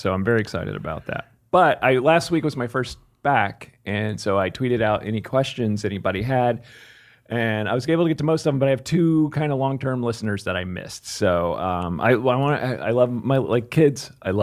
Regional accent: New Jersey, United States; But I used to go with my brothers to the old Yankee Stadium because I grew up in Jersey.

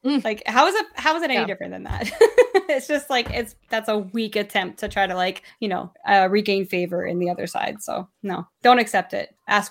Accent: Canada; I'm a Canadian.

